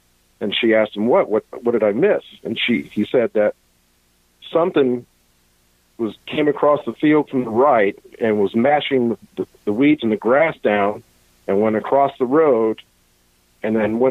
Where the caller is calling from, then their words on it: North Carolina, United States; in North Carolina.